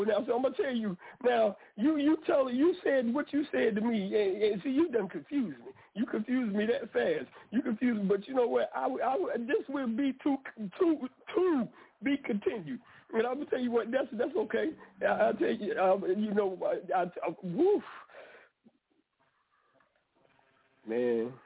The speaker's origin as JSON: {"language": "English", "region": "North Carolina", "country": "United States", "said": "I said, I'm from the North Carolinas."}